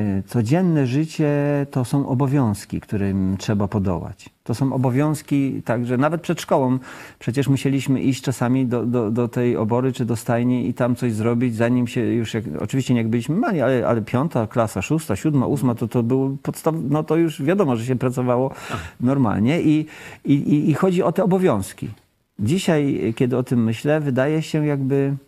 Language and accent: Polish; Pomeranian Voivodeship, Poland; My pochodzimy razem z żoną z Kaszub. Wychowywaliśmy się w wielodzietnych rodzinach.